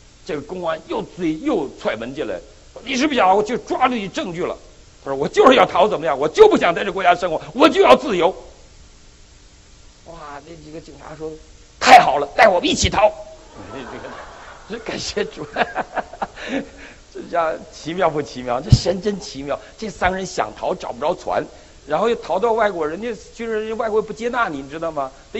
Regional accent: Northeast China, China; 我们东北人当年都学俄文

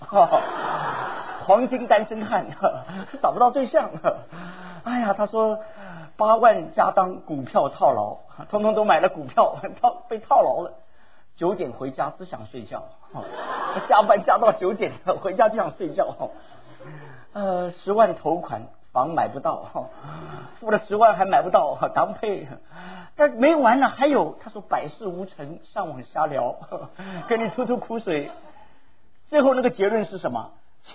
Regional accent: Shanghai, China; 我现在还常常回想我以前在上海出生，在上海那里上学

